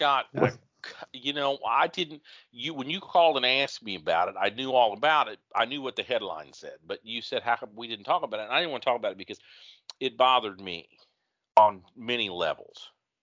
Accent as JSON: {"language": "English", "region": "the Ozarks", "country": "United States", "said": "Okay. Well, I'm from the Ozarks. They're all the same to us."}